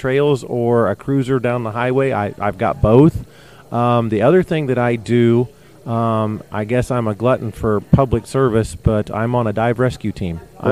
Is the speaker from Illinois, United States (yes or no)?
yes; Illinois, United States; I am actually from Illinois in the United States.